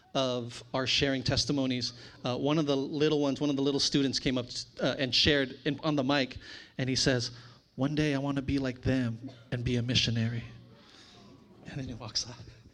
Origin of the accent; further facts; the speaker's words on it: El Monte, California, United States; even though I'm Filipino, like I grew up in El Monte, so I see myself as Latino.